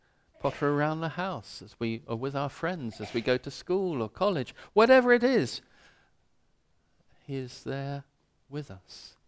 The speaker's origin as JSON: {"language": "English", "region": "London", "country": "United Kingdom", "said": "I come from London. I don't know these things."}